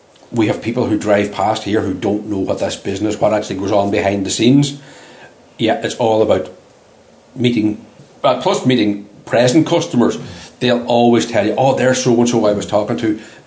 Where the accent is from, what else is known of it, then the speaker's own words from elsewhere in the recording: Frosses, Ulster, Ireland; when I grew up in Frosses, there was three pubs, there was, I think, four shops, there was lots of activity, and literally all of that is gone now.